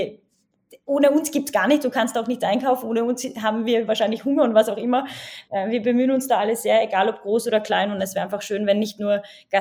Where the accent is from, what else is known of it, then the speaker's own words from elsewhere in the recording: Salzburg, Austria; also ich komme aus Salzburg, es ist so traurig, jeden Tag, wenn ich durchgehe